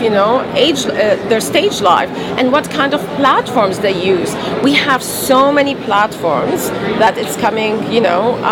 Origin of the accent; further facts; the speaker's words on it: Canada; So it's also good to showcase what we're doing as Canadian.